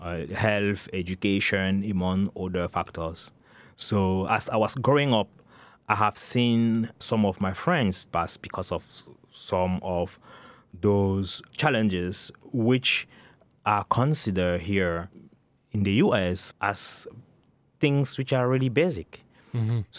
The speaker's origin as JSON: {"language": "English", "country": "Cameroon", "tie": "born or raised there", "also_born_or_lived": "France / Canada / United Kingdom", "lives_now": "United States", "said": "I was born and raised in Cameroon. And then from Cameroon, I went to France, Canada, and then in the U.S. I spent some time also in the U.K."}